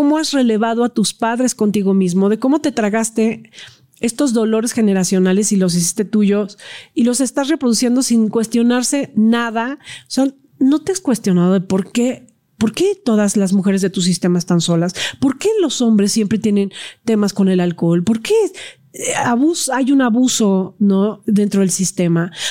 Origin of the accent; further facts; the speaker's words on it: Cuautitlán Izcalli, State of Mexico, Mexico; Yo crecí en Cuautitlán Izcalli